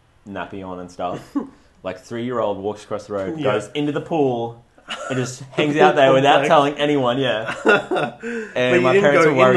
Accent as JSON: {"language": "English", "region": "New South Wales", "country": "Australia", "tie": "born or raised there", "said": "A country town near Tamworth."}